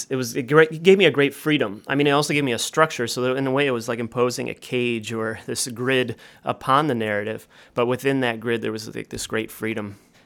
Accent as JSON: {"language": "English", "country": "United States", "said": "partly because as an American, we've always known so much about our own sort of cross-Atlantic sort of Holocaust"}